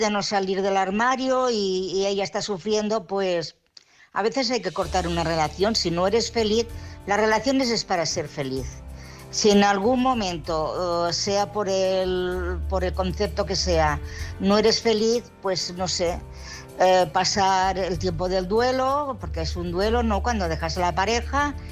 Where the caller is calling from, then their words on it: Barcelona, Catalonia, Spain; de Barcelona.